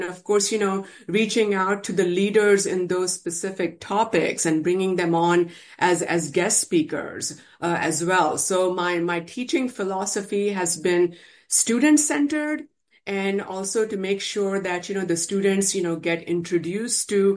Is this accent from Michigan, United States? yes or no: no; Texas, United States; I'm from Texas, so I was reaching out to various programs within, the healthcare space.